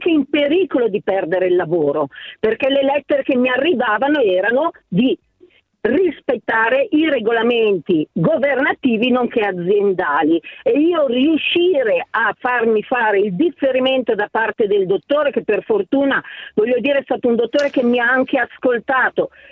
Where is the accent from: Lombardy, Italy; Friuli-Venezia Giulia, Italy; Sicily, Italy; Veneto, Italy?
Lombardy, Italy; Cremona; io sono una pendolare su Milano, proprio nella tratta, perché sono di Cremona, nella tratta Codogno, Lodi